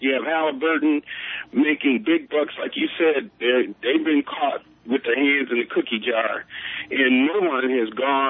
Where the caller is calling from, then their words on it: Cleveland, Ohio, United States; I'm calling from Cleveland, Ohio, and I know you've read about our condition here.